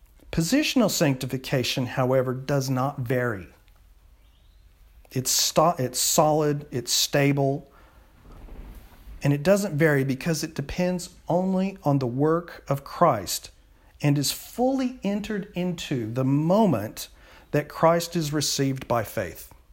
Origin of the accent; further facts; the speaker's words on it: Texas, United States; You know, when I was a boy growing up in Texas